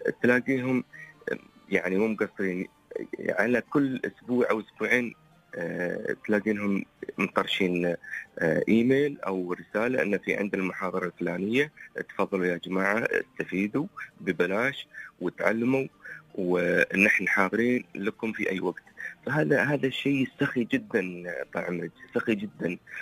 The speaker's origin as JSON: {"language": "Arabic", "region": "Fujairah", "country": "United Arab Emirates", "tie": "born there", "said": "انا ابتديت اول شيء في إمارة الفجيرة، بحيث اني انا يعني مسقط رأسي من الإمارة،"}